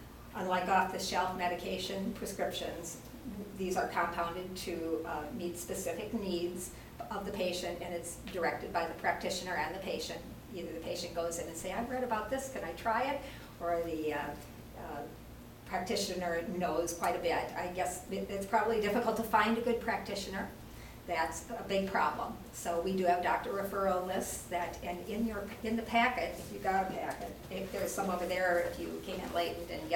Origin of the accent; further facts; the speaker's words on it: Madison, Wisconsin, United States; myself, I was born and raised in Madison.